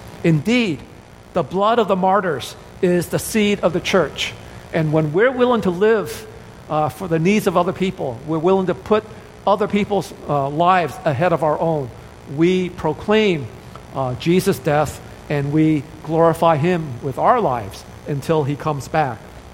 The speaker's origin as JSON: {"language": "English", "country": "United States", "said": "and I am a missionary from the United States, when we do missions work, it's difficult."}